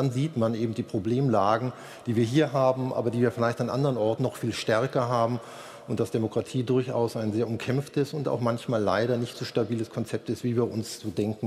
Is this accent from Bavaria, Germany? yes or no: yes; Bavaria, Germany; ich komme ja aus Oberfranken, also im weiteren Sinne okkupiert von Bayern, also bin ich in Bayern gewesen